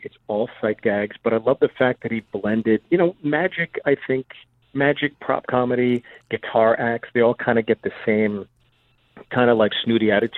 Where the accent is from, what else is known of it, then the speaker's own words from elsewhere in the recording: Pittsburgh, Pennsylvania, United States; also born or lived in Freehold, New Jersey; Yeah, I grew up, I was born in Freehold, New Jersey, and I grew up, like, you know, just before junior high school, all through high school, and in my college years, I would, you know, my summers, I go back to Pittsburgh.